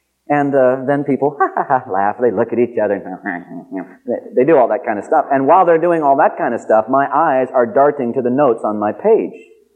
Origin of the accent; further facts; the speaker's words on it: United States; true to my form as an American, I know one language